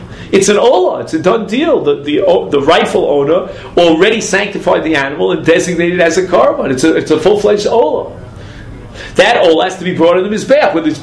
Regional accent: England, United Kingdom; I'm English.

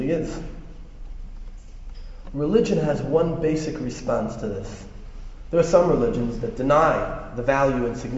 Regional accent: Brooklyn, New York, United States; Because, you know, growing up in Brooklyn, when your sneakers had worn out their welcome, you would tie the laces together

